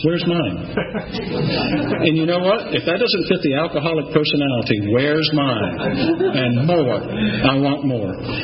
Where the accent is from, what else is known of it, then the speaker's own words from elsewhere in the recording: Atlanta, Georgia, United States; I grew up here in Atlanta. My family dates back to the 1840s here in Atlanta.